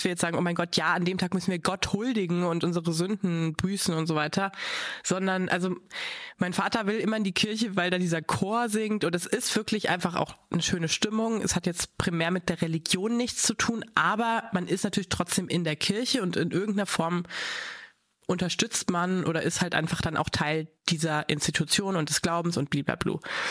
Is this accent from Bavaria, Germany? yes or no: yes; Bavaria, Germany; ich komme halt aus Bayern, wie du auch. Und eigentlich komme ich aus einer sehr progressiven Familie. Wir haben eigentlich, wir sind auch überhaupt nicht gläubig